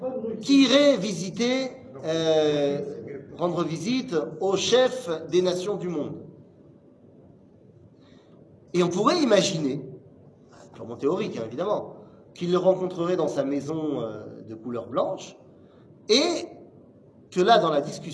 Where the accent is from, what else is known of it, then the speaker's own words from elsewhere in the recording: Israel; moi j'ai pas honte de dire que je viens d'Israël quand je me balade en France-Laharetz.